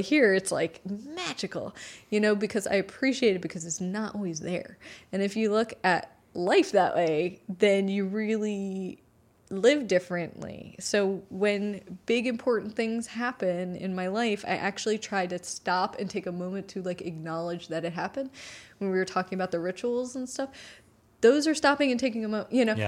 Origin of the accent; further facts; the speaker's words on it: Pennsylvania, United States; we grew up in Pennsylvania, right?